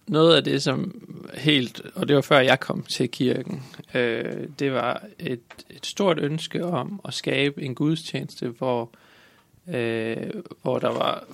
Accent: Borris, Central Denmark Region, Denmark; fordi jeg er vokset op i Boris.

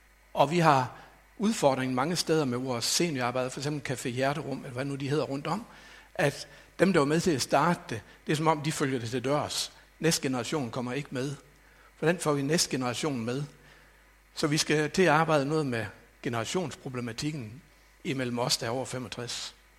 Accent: North Denmark Region, Denmark; jeg er født i Thy og er Thybo, helt ind i blodet.

